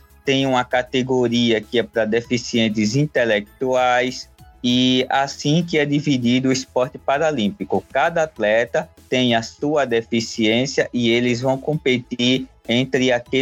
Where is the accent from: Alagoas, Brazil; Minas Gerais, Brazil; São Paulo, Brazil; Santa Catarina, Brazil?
Alagoas, Brazil; Maceió; eu sou natural de Maceió, Alagoas